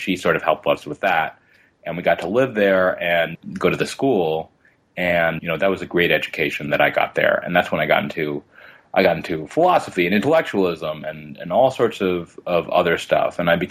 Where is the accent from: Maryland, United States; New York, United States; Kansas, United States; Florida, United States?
New York, United States; Queens; So I grew up in Queens. You know, I went to public school.